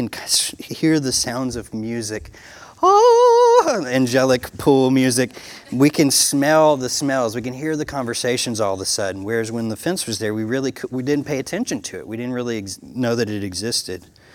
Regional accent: Alabama, United States; and we are from Alabama. So I apologize if you don't understand my language, y'all.

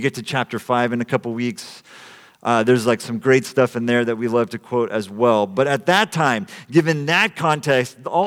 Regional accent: Salinas, California, United States; I grew up in Salinas, California, which is a city that is deeply divided along racial, ethnic, cultural lines.

